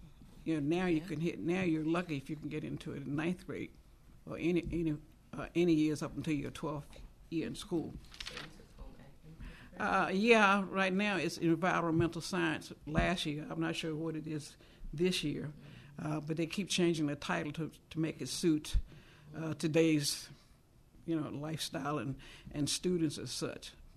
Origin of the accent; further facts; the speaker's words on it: Richmond, Virginia, United States; born there; I was born in Richmond, Virginia, my father lived in Richmond.